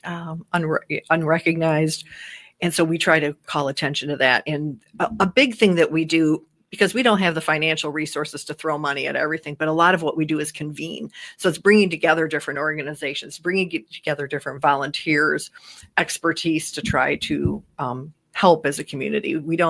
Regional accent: Ionia, Michigan, United States; also born or lived in Grand Haven; I grew up in Ionia, and my dad was on the United Way board there for 25 years.

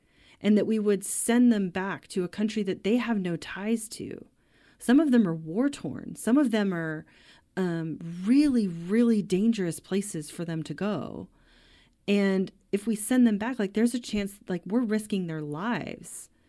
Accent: Utah, United States; one of which is here in my home state of Utah.

